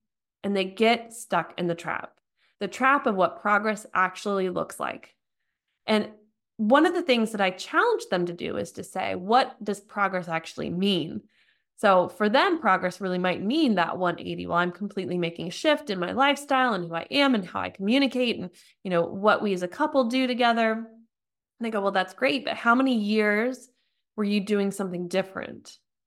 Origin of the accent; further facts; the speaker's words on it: United States; now in Germany; I'm an American living in Germany, mom of three, and married to a fellow entrepreneur.